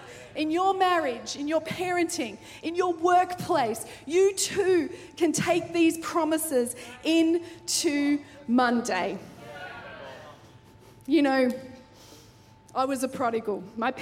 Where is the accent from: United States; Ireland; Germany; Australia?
Australia; Victoria; I grew up in Victoria on a goat farm.